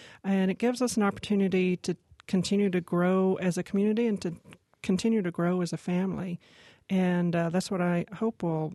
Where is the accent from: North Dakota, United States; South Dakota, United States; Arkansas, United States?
Arkansas, United States; Fayetteville; Well, I am a native Arkansan, born and raised in Fayetteville, Arkansas, and pretty much just stayed in that region.